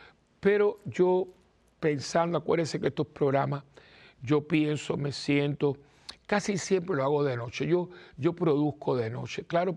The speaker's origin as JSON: {"language": "Spanish", "town": "Miami", "region": "Florida", "country": "United States", "tie": "born or raised there", "also_born_or_lived": "Cuba / Puerto Rico / Rome, Italy / Colombia", "said": "yo nací en Cuba. Me crío porque mis años de 11, 12, 13 fueron en Miami. Llego a Puerto Rico como a 16, 17 años. He vivido en Puerto Rico. Estudié 8 años en Roma. Estuve un año y medio en Colombia. Mis abuelos son españoles"}